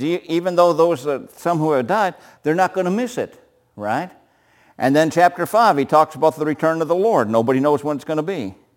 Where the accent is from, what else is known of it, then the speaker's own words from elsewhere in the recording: Minnesota, United States; now in Florida, United States; I came from Minnesota to Florida. We didn't have this problem in Minnesota because in the wintertime in Minnesota, nobody's walking the streets.